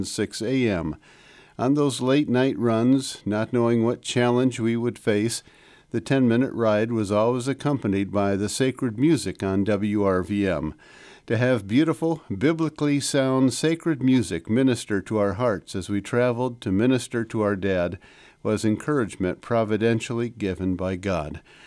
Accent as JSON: {"language": "English", "town": "Marion", "region": "Wisconsin", "country": "United States", "tie": "born there", "said": "I was born in 95 around the Marion, Wisconsin area"}